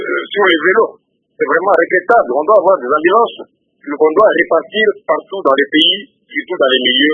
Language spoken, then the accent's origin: French; Kasaï, DR Congo; Évidemment, ici chez nous au Kassai, vous avez appris qu'il y a eu des morts vers Babila là-bas.